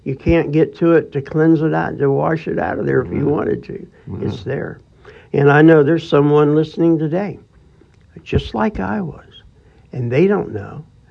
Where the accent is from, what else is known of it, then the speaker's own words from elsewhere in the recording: the South, United States; I was born and raised here in the South.